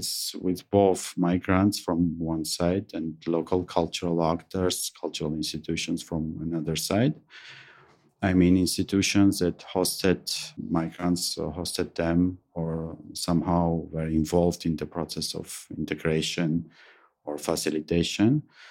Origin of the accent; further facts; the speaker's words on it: Armenia; I am from Armenia and my organization, CSN Lab, is based in Armenia.